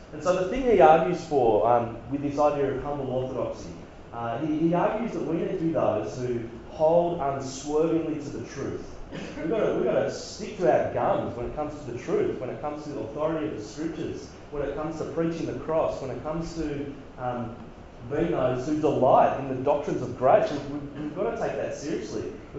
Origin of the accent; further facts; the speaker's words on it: New South Wales, Australia; now in Sydney, Australia; as I grew up on the Central Coast, and for quite a while I was very close to Sydney and lots of networks into Sydney.